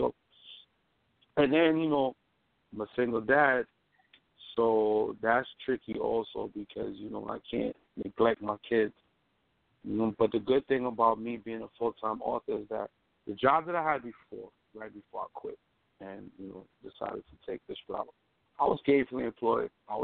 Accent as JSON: {"language": "English", "town": "Brooklyn", "region": "New York", "country": "United States", "tie": "born there", "said": "I was born in Kings County Hospital."}